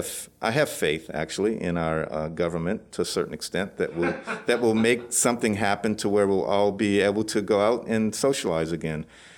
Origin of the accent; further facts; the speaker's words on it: Louisiana, United States; Born and raised in the same area as Joe Tullis